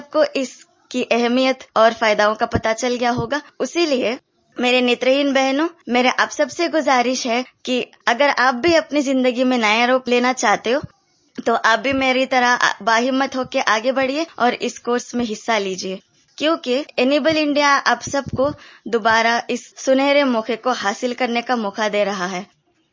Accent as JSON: {"language": "Hindi", "town": "Bengaluru", "region": "Karnataka", "country": "India", "said": "मैं बेंगलोर की रहने वाली हूँ।"}